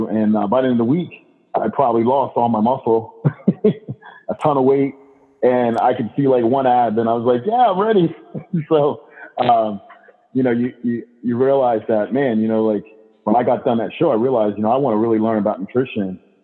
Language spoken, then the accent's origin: English; Delaware, United States; Well, actually, I'm from Delaware, that's on the East Coast.